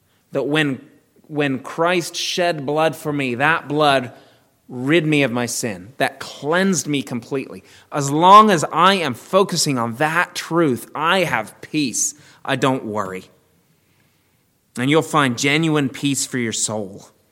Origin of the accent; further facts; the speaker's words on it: England, United Kingdom; Many of you know I'm from England and they don't say, tell them hi from me in England.